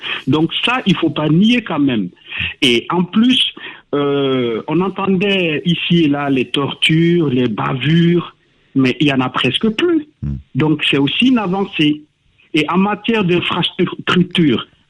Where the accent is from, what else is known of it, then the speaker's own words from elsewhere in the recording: Bobo-Dioulasso, Hauts-Bassins, Burkina Faso; Moi, je suis natif des Bobos du Lasso.